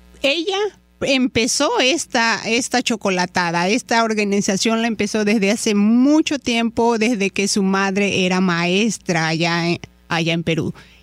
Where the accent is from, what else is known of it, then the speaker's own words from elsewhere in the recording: Mexico; yo provengo de una zona, de la zona sur de la República Mexicana, de Chiapas. Ahí nací yo.